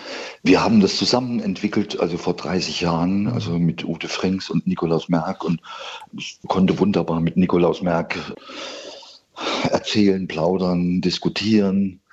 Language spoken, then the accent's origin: German; East Germany, Germany; Ich komme ja aus dem Osten